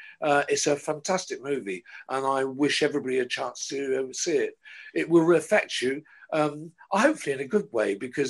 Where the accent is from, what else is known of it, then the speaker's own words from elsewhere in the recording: Borehamwood, East of England, United Kingdom; Well, so I was brought up in Boreham Wood in Hertfordshire, which was the Hollywood of England.